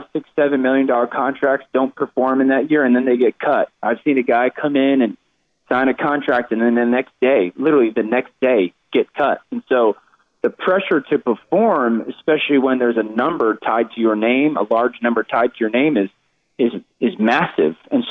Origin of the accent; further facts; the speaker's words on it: Shelton, Connecticut, United States; You know, I'm from Shelton, Connecticut.